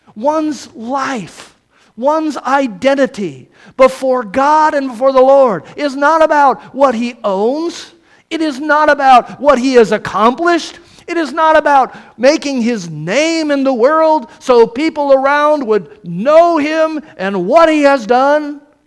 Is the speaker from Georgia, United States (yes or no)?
no; Iowa, United States; as my pastor told me growing up in Iowa, in the Midwest, an agricultural community